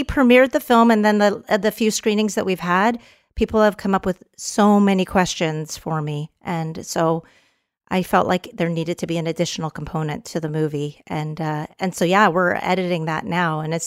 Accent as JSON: {"language": "English", "country": "Canada", "lives_now": "United States", "said": "I'm a Canadian Texan."}